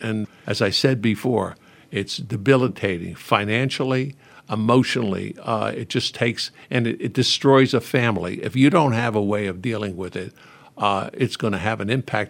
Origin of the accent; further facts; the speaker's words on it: Newark, New Jersey, United States; Well, I grew up in Newark, New Jersey, which back in the 1920s, was a pretty great place. Poor. We lived in a fourth-floor tenement, but I loved the place.